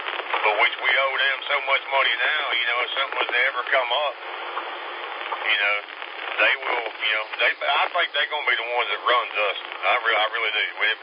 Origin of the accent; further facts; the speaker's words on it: Greenville, United States; I'm from Greenville.